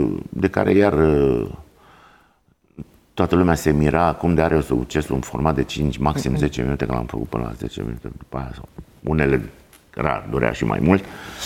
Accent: Caracal, Olt County, Romania; eu sunt din Caracal

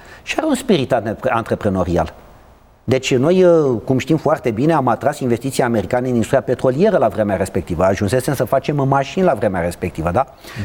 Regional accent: Romania; eu ca român îmi doresc să iau era să zic ce e mai bun

